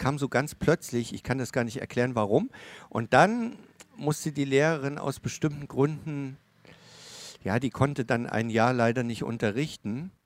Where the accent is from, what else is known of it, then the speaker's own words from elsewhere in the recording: Chemnitz, Saxony, Germany; ich komme ja aus Chemnitz, das liegt so am Rand des Erzgebirges